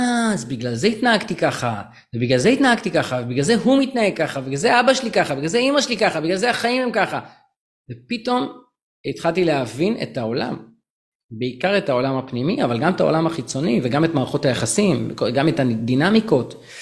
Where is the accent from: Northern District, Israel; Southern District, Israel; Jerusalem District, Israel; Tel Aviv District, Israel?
Tel Aviv District, Israel; Tel Aviv; גדלתי בשכונת מצוקה, אז החיים היו לי ממש קשים בילדות